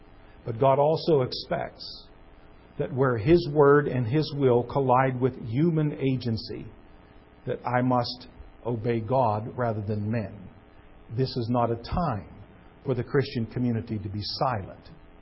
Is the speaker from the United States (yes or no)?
yes; United States; But I'm an American, and I would encourage you to do this.